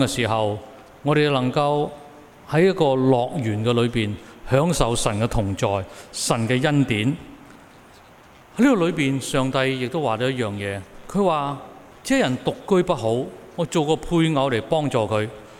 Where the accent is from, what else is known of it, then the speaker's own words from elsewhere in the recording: Guangdong, China; 我哋广东人就叫做大笨象